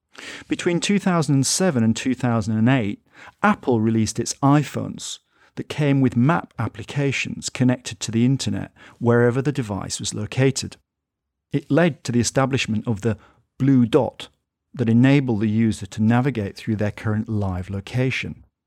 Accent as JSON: {"language": "English", "region": "Northern England", "country": "United Kingdom", "said": "I think of myself as a Westerner when I'm abroad, though I say I'm a Northerner when I'm in the United Kingdom."}